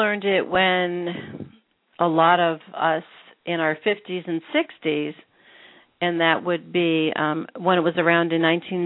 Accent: the South, United States; I always say I'm from the South

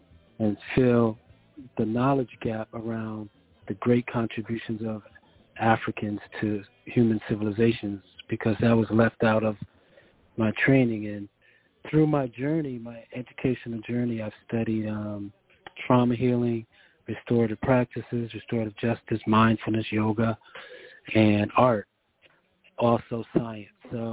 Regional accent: New Haven, Connecticut, United States; born there; now in Virginia, United States; I was born in New Haven, Connecticut

